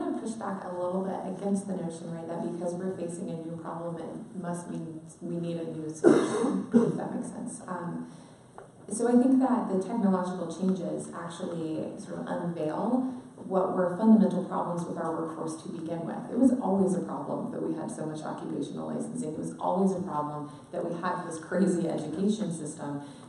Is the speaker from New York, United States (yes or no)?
no; Georgia, United States; so in my home state of Georgia, the most in-demand career right now is welding